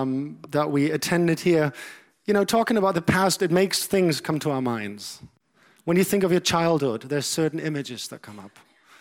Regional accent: North Rhine-Westphalia, Germany; now in Austria; I'm a German native. I grew up near Dortmund.

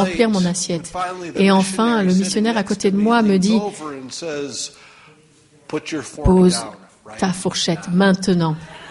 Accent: United States; je finis mon assiette à chaque fois parce que je suis américain

